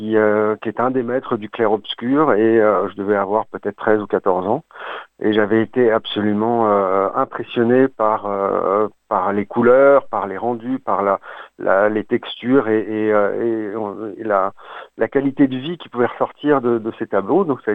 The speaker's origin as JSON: {"language": "French", "town": "Paris", "region": "Île-de-France", "country": "France", "lives_now": "Australia", "said": "On est parisien à la base, mais en fait, plus on vieillit, plus on se rapproche de la nature."}